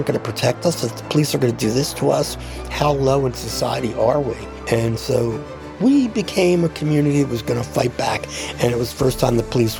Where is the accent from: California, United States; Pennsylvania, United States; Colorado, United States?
Pennsylvania, United States; Philadelphia; born there; I was born in Philadelphia in 1951.